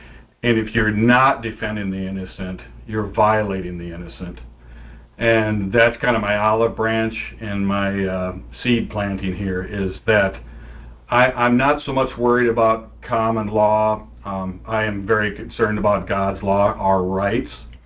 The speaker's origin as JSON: {"language": "English", "region": "Minnesota", "country": "United States", "said": "I'm from Minnesota."}